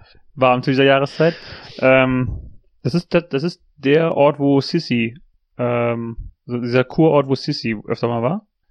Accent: Trentino-Alto Adige, Italy; Südtirol ist ja im Norden von Italien, aber es ist halt, es ist eine deutschsprachige Region

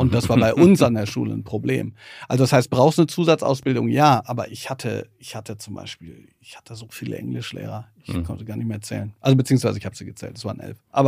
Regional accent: Herdecke, North Rhine-Westphalia, Germany; born there; Ich bin in Herdecke geboren im Krankenhaus

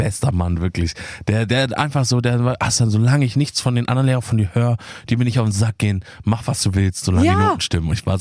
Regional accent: Hamburg, Germany; Aber in Hamburg verbinde ich viel und natürlich, ich spiele in meiner Heimatstadt

